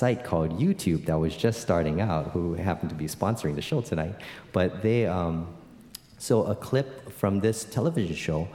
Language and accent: English; Hawaii, United States; well, I grew up in Hawaii, so it's not uncommon for kids, you know, to be running around with their ukuleles